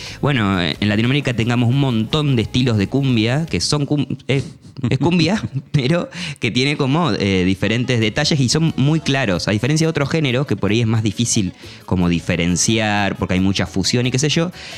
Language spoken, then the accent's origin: Spanish; Argentina; nosotros como argentinos lo tenemos también súper incorporado